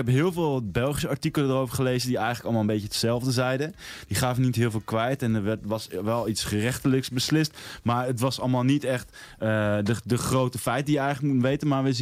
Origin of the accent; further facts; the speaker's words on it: Netherlands; ik als Nederlander heb heel snel zeg maar de schrik